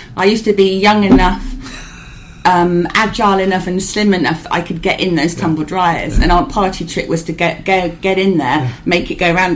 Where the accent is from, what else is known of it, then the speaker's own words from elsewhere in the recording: South West England, United Kingdom; I grew up in South Devon